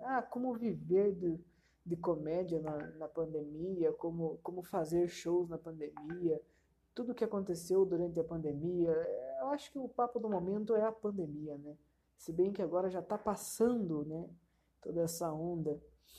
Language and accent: Portuguese; Ponta Grossa, Paraná, Brazil; sou aqui de Ponta Grossa, no Paraná.